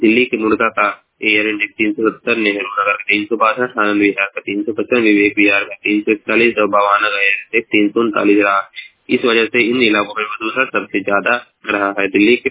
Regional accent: Maharajganj, Uttar Pradesh, India; मैं महाराजगंज सिद्धार्थ नगर का, मैं महाराजगंज का निवासी हूँ।

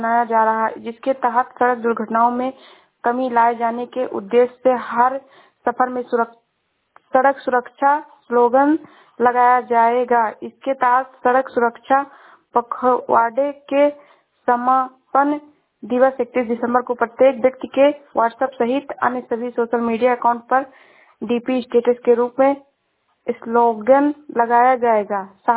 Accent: Shravasti, Uttar Pradesh, India; मैं जिला श्रावस्ती से हूँ।

